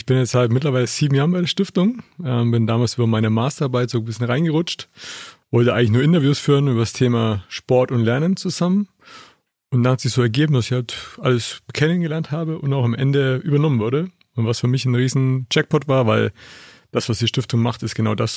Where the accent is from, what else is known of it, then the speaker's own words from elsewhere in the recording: Nuremberg, Bavaria, Germany; ich komme ursprünglich aus dem Frankenland, aus Nürnberg die Ecke, habe dort mal ein Abitur gemacht